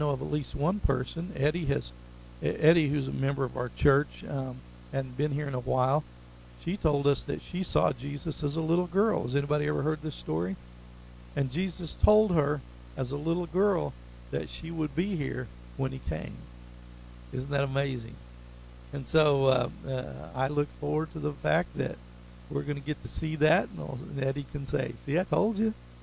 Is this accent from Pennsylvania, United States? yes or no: no; Tulsa, Oklahoma, United States; I was living in Broken Arrow. I grew up in West Tulsa on the other side of the river.